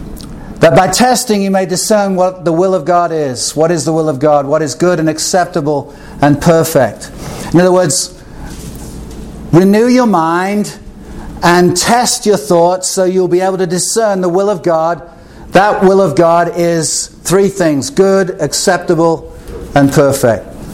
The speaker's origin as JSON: {"language": "English", "region": "Texas", "country": "United States", "said": "I'm from Texas and we're real men."}